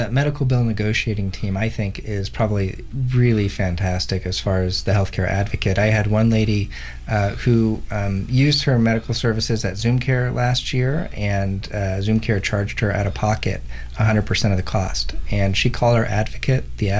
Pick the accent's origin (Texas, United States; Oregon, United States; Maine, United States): Oregon, United States; Portland; Yeah, so first of all, I want to say I grew up in the Portland area, and it feels really good to help other people.